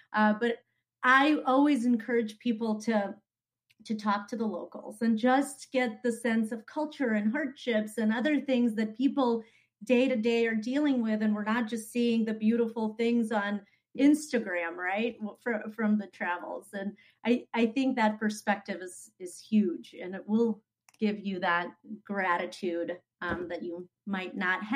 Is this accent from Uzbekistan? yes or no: yes; Uzbekistan; So I say I'm from Russia because at one point Uzbekistan was part of USSR.